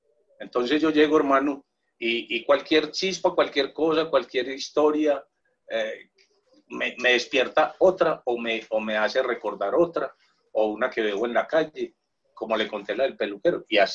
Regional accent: Antioquia, Colombia; que cambiaron en mi barrio, que yo soy de Aranjuez

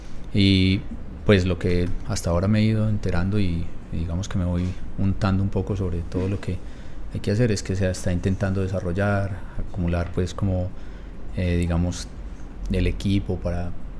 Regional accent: Marinilla, Antioquia, Colombia; yo soy de Marinilla, es decir, entonces por allí

